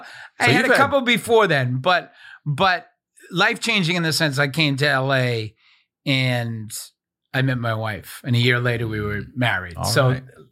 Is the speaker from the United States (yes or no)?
yes; Boston, Massachusetts, United States; I'm from Boston, the whole thing.